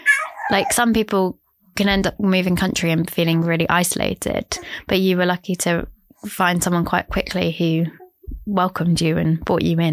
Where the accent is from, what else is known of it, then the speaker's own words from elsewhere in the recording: Amersham, South East England, United Kingdom; Because I was born in one part of the UK. I spent 14 years growing up in Amersham in Buckinghamshire. And then I've moved around a lot since then for university and stuff.